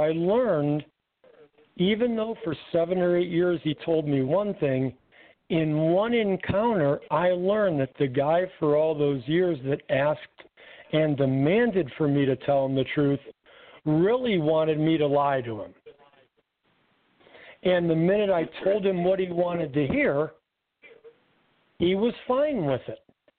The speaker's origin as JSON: {"language": "English", "town": "Copley", "region": "Ohio", "country": "United States", "tie": "born or raised there", "said": "So growing up in Copley, it's about 30 or 45 minutes from Cleveland, and that's where I had relatives live."}